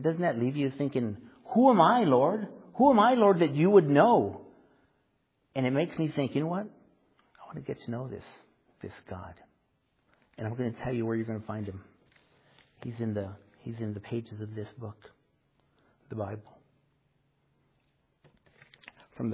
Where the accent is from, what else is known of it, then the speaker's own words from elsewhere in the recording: Los Angeles, California, United States; I think I already told you I'm from Los Angeles, California, and didn't grow up in a very good area.